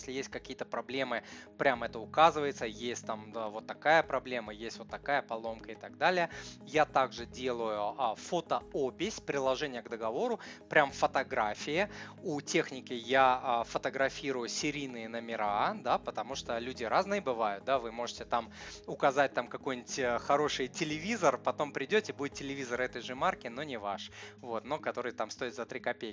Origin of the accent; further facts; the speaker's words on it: Saint Petersburg, Russia; подъезд или парадная, да, я же из Питера